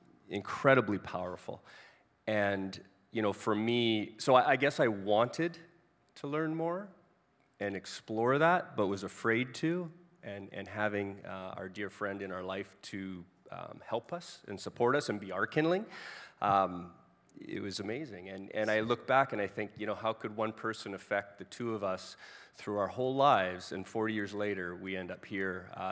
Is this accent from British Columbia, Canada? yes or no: yes; British Columbia, Canada; We're from Vancouver Island, just as a reference.